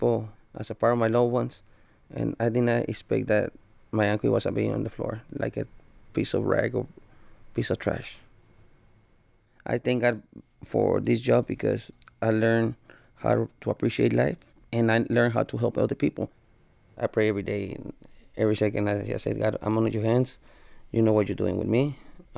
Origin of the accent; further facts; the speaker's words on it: McAllen, Texas, United States; I'm from McAllen, Texas.